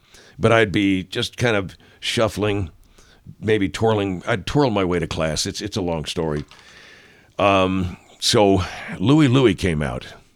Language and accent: English; San Antonio, Texas, United States; what I remember about Christmas growing up is I grew up in San Antonio, Texas